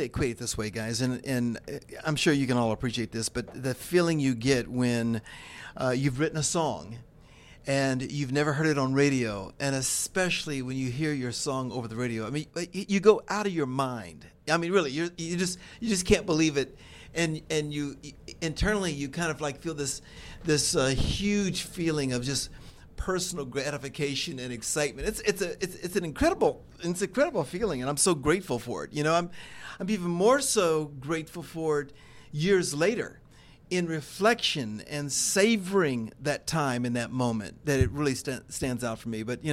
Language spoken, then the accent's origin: English; Dayton, Ohio, United States; I was from Dayton, Ohio